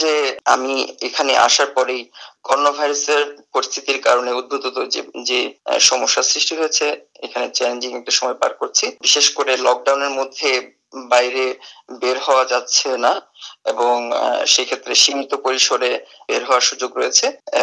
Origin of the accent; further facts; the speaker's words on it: Bangladesh; now in Australia; আমি আমাদের বাংলাদেশি কমিউনিটির সাথে যোগাযোগ করেছি এবং তাদের কাছ থেকে বেশ কিছু সহযোগিতা আমি পেয়েছি। বিশেষ করে আমি আমার বাসা খোঁজার ক্ষেত্রে আমি বলবো যে অস্ট্রেলিয়াতে এসে বাসা সার্চ করা এবং পাওয়া কিন্তু অনেক কঠিন ব্যাপার